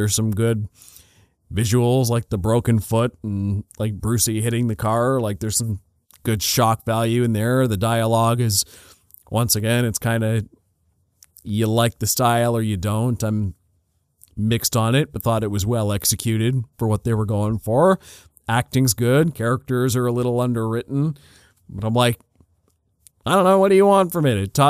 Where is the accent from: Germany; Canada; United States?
Canada; See, as a Canadian, I hear the term hoser all the time